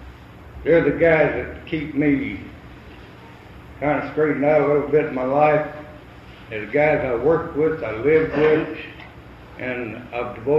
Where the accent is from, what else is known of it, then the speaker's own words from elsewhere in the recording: Texas, United States; born there; I was born in Texas. You can't tell that the way I talk. I was born in Texas between Moody and McGregor. A little place out there called Spring Valley Ranch, my grandfather owned.